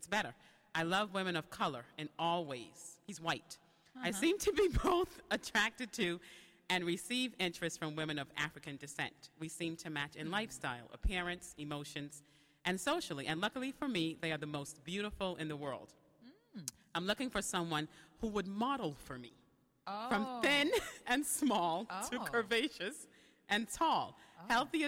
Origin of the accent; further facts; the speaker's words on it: Bahamas; also born or lived in New York; The Bahamas. But I came here from New York.